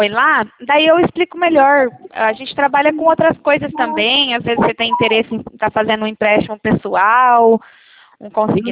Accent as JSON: {"language": "Portuguese", "town": "Cornélio Procópio", "region": "Paraná", "country": "Brazil", "said": "Eu sou de Cornélio Procópio, do Paraná."}